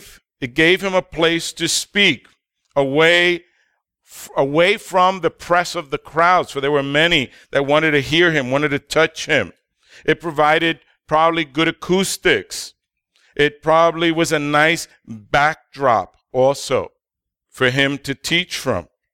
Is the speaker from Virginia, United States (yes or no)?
no; New York City, New York, United States; Well, I am from the East Coast. I am a New Yorker. I worked in New York. I grew up in the Bronx, right across the street from the famous temple, Yankee Stadium.